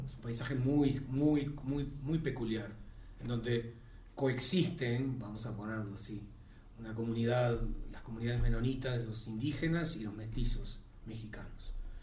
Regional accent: Montevideo, Uruguay; Yo, a pesar de que viví muchos años fuera del país, crecí en Montevideo

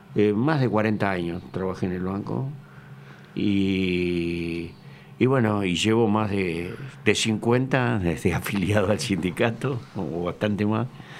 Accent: San José, Uruguay; Yo soy oriundo de San José, vine de afuera, vivía en un apartamento que tenía el banco arriba en la calle Olimar.

